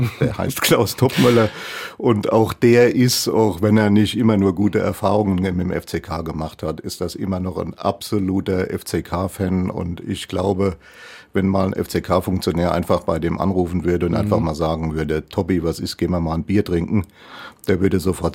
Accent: Landstuhl, Rhineland-Palatinate, Germany; born there; Ich bin in Landstuhl geboren, das ist 16 Kilometer von Kaiserslautern weg.

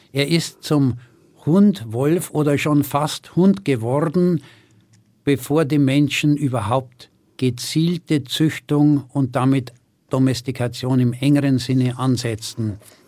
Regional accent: Bavaria, Germany; ich bin am Kriegsende geboren worden, am 17. April 1945, also wenige Tage vor Kriegsende. Mein Vater ist im Krieg, in der letzten Phase des Kriegs, im Januar vorher noch ums Leben gekommen. Das heißt, in diesem kleinen niederbayerischen Dorf wuchs ich ziemlich allein auf.

